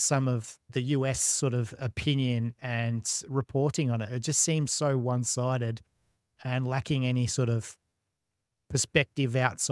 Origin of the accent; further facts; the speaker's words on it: Australia; being an Aussie